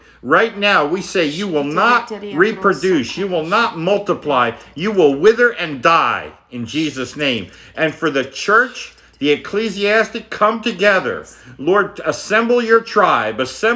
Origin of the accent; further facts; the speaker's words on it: New Jersey, United States; Now, we did this because we're from New Jersey.